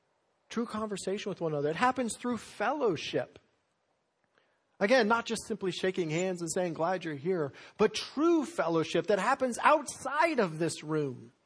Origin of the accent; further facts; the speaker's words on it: Colorado, United States; I think of a couple older men in the church that I grew up in Colorado